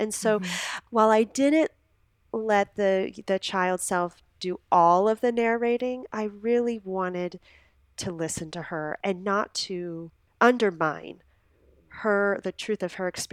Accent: Lubbock, Texas, United States; And when I very first Googled PFAS Air Force Texas, my hometown, Lubbock, and the now shuttered Air Force Base of Reese was the first site to come up.

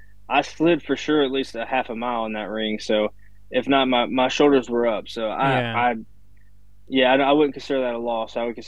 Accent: Indiana, United States; born there; I was born in Indiana, so I like to have a couple places I wrestle in Indiana, and Paradigm's just a hometown show.

